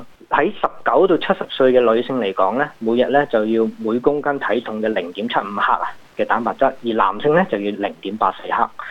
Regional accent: China; 我哋中国人讲嘅素食者咧，都可以分为几大类嘅

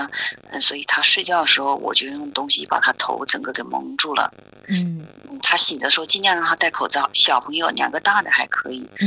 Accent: Hubei, China; 每天都会上网查湖北省武汉还有我们家乡好多地方，就看看那疫情怎么样嘛

